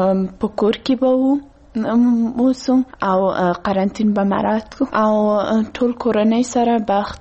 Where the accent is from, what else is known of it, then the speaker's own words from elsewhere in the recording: Kabul, Afghanistan; زه د کابل اوسیدونکی یم.